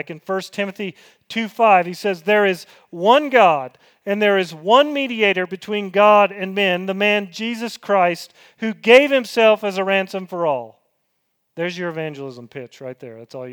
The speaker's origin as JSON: {"language": "English", "town": "Franklin", "region": "Tennessee", "country": "United States", "tie": "born or raised there", "said": "I grew up in Franklin, Tennessee, south of Nashville, and people used to talk about the Bell Witch."}